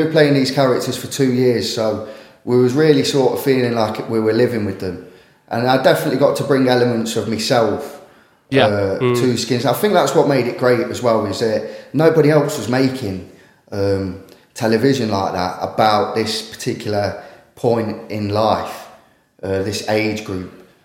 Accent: Derby, East Midlands, United Kingdom; A, stop sounding like I'm from Alveston, Derby, and B, just try and get into it so you're not feeling like you're doing an impression.

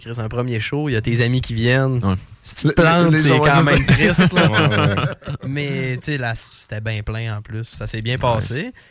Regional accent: Jonquière, Quebec, Canada; dans le temps que j'habitais encore à Jonquière, parce que je viens de Jonquière.

